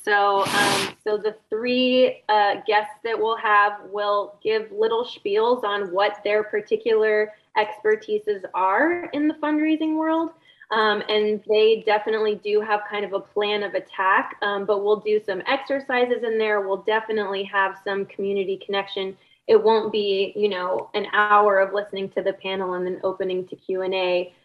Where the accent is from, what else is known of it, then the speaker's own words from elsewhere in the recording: Austin, Texas, United States; Well, I grew up here in Austin, and growing up here